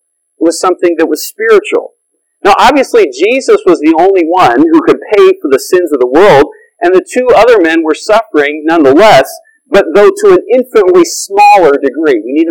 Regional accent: Michigan, United States; You know, I grew up in Michigan, many of you know. We were part of a denomination growing up in Michigan where we had a church camp in the northern part of the state.

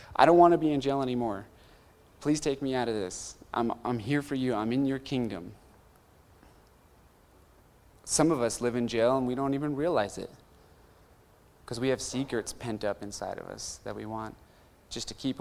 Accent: United States; But I was like, I'm American, what are you talking about?

